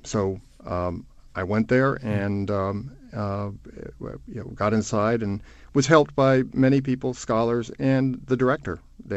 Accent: United States; I am a Catholic and I am an American

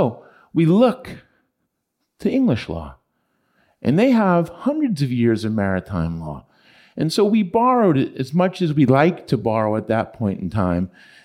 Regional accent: New York, United States; also born or lived in Salt Lake City; a New York guy with an office in New York and Houston.

